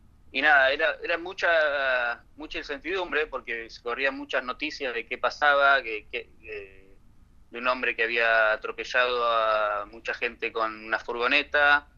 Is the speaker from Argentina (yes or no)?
yes; Argentina; nosotros que somos argentinos